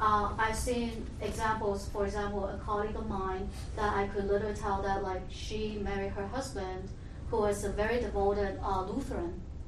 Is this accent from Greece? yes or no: no; China; So I came from China, and that's a totally godless environment, you know, pretty much after the Cultural Revolution.